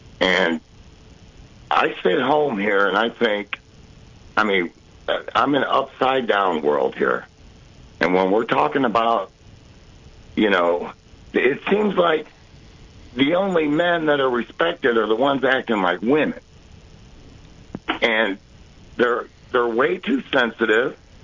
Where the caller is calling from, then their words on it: Illinois, United States; I'm calling from Southern Illinois, more or less like the Metro East of St. Louis.